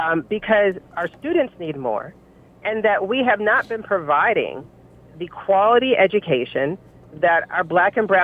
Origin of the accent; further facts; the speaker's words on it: Louisville, Kentucky, United States; Interestingly enough, I'm from Louisville.